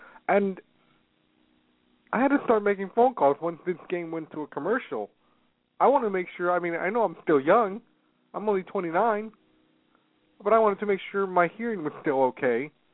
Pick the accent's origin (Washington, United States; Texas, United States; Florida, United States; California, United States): California, United States; San Jose; born there; It's right next to San Jose, and San Jose is where I was born.